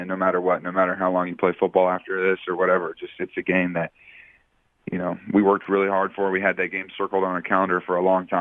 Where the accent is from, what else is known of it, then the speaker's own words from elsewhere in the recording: California, United States; Growing up in NorCal has been amazing. And, yeah, I went to Oak Ridge High School, and we were rivals with Folsom